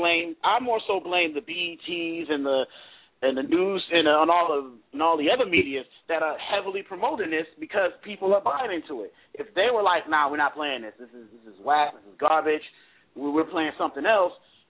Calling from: Los Angeles, California, United States; Yeah, it says 510, but I'm calling from Los Angeles. That's an Oakland number.

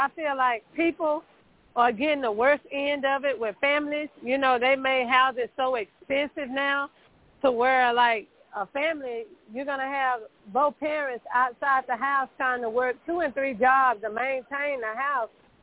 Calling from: Texas, United States; Hello, Ms. Deborah. … from Texas.

